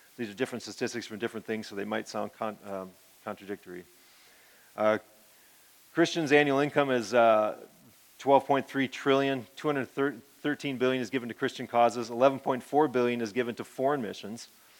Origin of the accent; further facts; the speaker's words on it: Aberdeen, South Dakota, United States; moved away as an adult; I grew up in South Dakota, grew up in Aberdeen, South Dakota. I moved to the Twin Cities of Minnesota 21 years ago to pursue a career in engineering.